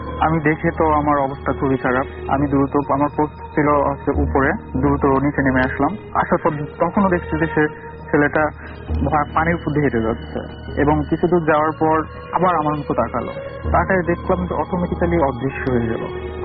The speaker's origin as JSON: {"language": "Bangla", "town": "Jessore", "region": "Khulna Division", "country": "Bangladesh", "said": "আমার দেশের বাড়ি যশোরে।"}